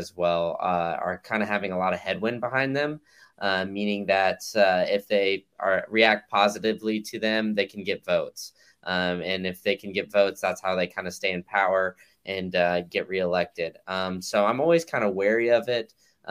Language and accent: English; Texas, United States; I mean, I grew up in Texas, so I mean, you know, Texas is always trying to be